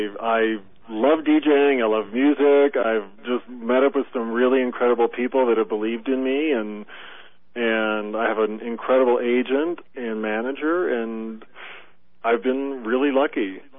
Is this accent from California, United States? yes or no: no; North Dakota, United States; moved away; Well, I made the transition slowly but surely. I left North Dakota and went to Minneapolis because it was the nearest big city I could get to.